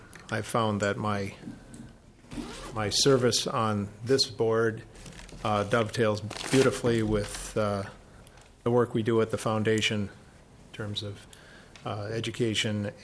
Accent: Duluth, Minnesota, United States; I'm from Duluth, lifelong Duluthian, UMD graduate.

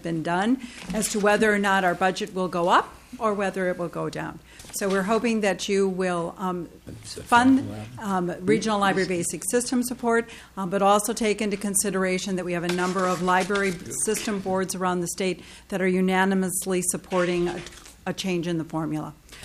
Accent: Rochester, Minnesota, United States; I am from Rochester.

